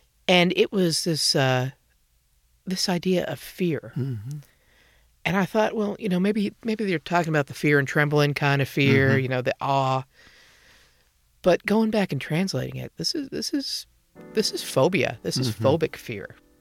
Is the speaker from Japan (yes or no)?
no; the South, United States; I grew up a nun in the South, and that's a that was a rare species.